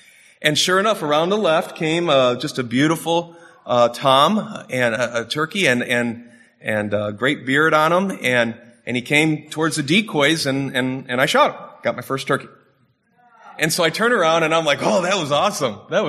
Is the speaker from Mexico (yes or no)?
no; Michigan, United States; And growing up in Michigan, I've always enjoyed fishing